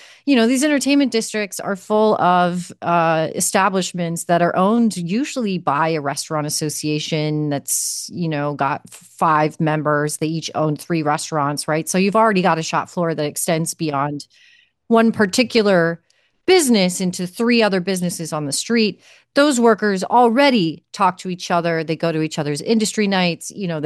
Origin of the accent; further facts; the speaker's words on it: Omaha, Nebraska, United States; I used to work in the bar industry in the Midwest, and in my hometown of Omaha